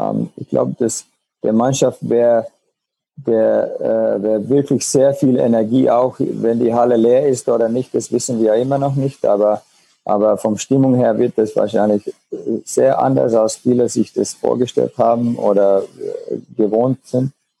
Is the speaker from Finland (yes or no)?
yes; Finland; Und das war oft die Rede auch in Finnland, wo ich noch gespielt habe oder ja, von wo ich herkomme